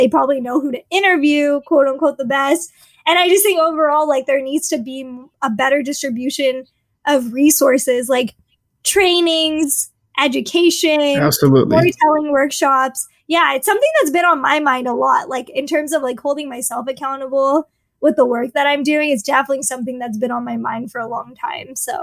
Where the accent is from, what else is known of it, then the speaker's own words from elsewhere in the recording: United States; luckily, because I'm an American, I had the money and the privilege